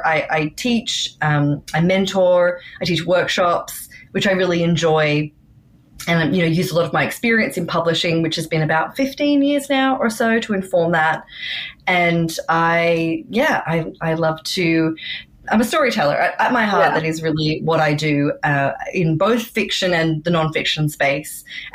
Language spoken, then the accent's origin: English; Australia; moved away as an adult; now in New York, United States; I'm Australian, but I live in New York. I moved here in 2009